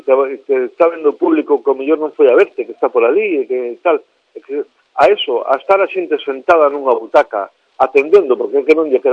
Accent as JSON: {"language": "Galician", "region": "Galicia", "country": "Spain", "said": "Incluso os que somos de río, como a min, son da Beira do Sil"}